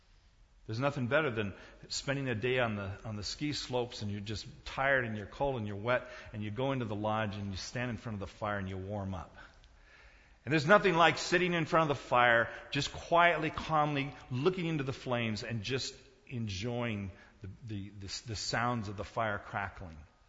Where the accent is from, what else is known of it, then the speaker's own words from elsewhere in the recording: South Korea; now in United States; As a child growing up in Korea